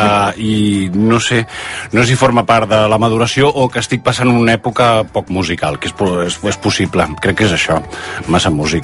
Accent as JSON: {"language": "Catalan", "town": "Terrassa", "region": "Catalonia", "country": "Spain", "said": "He nascut a Terrassa, sí. I sóc terrassenc, sí."}